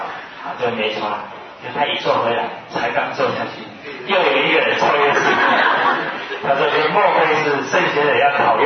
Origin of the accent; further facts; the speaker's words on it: China; 哦，是我们中国人得到第一面